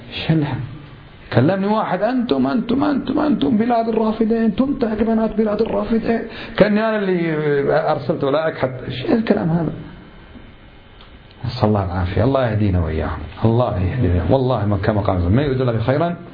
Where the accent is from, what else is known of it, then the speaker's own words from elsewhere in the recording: Kuwait; أنا واحد من الكويت